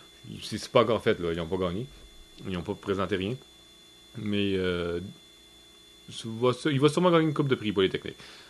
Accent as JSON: {"language": "French", "region": "Quebec", "country": "Canada", "said": "Moi, je suis Québécois."}